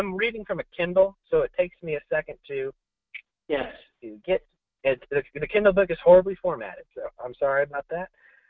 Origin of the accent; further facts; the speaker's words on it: Dallas, Texas, United States; I'm from Dallas, Texas, and I first heard about this group, I guess about a month ago